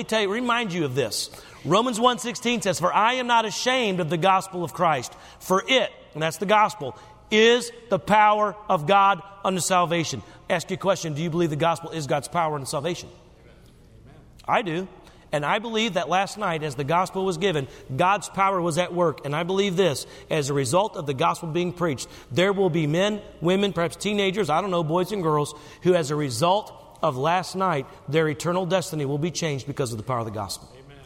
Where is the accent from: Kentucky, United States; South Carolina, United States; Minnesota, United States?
South Carolina, United States; Star; I grew up in Star, South Carolina. Some of you know where that is.